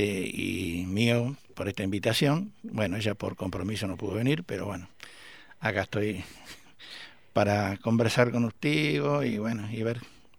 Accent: Uruguay; now in San Martín, Argentina; Yo soy uruguayo. Hace 19 años ahora en mayo que vivo acá en San Martín.

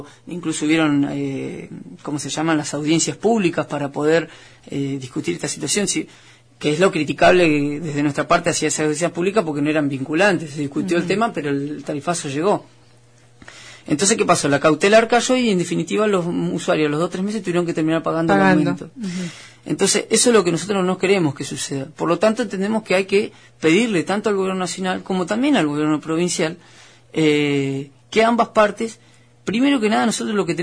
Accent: Patagonia, Argentina; somos estas provincias de la Patagonia

